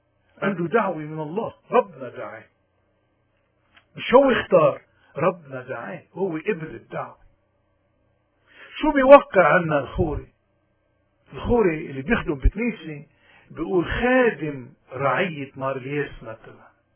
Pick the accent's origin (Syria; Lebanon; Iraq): Lebanon; فنحن اليوم في القرن 21 نحن كلبنانيين بعد، هل معقولة انه شرائح كتير من شرائح مجتمعنا بيعبدوا الزعماء